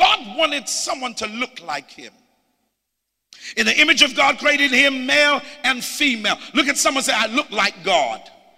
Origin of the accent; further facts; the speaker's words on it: United Kingdom; I come from the United Kingdom.